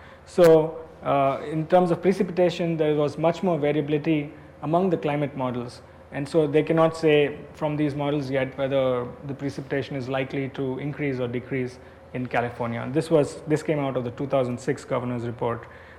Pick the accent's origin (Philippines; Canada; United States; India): India; Bangalore, Karnataka; It's like saying, I come from Bangalore